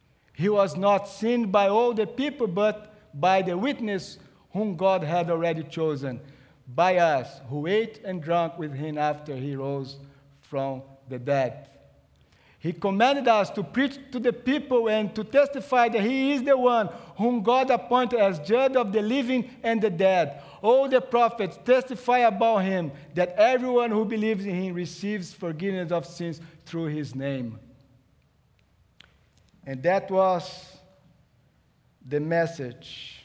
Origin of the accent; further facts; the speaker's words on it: Canada; I know I'm Canadian, but I'm not only Canadian.